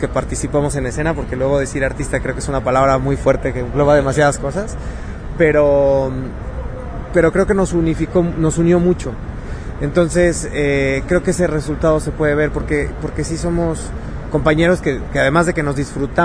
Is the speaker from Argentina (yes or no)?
no; Mexico; creo que está muy interesante como mexicano, ver cómo nos representa una compañía de esta magnitud